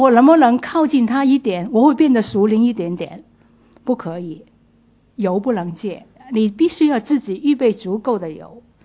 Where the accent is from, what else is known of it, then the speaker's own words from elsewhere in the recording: Guangdong, China; accent: Cantonese; 我们广东话很传神，抌心抌肺